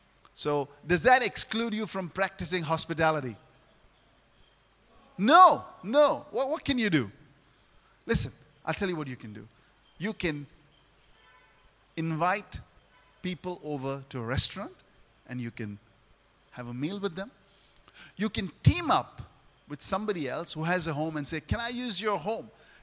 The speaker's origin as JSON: {"language": "English", "country": "India", "said": "You know, and being an Indian, I would cook an Indian curry there and take it."}